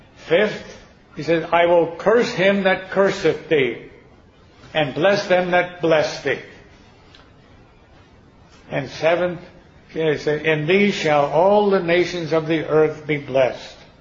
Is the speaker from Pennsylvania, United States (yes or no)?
yes; Philadelphia, Pennsylvania, United States; born there; Now, I was born in Philadelphia, so I've got a head start on all of you.